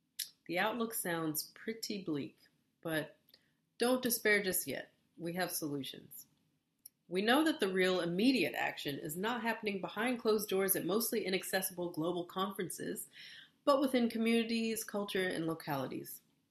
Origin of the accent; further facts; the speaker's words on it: United States; Sorry, I'm American.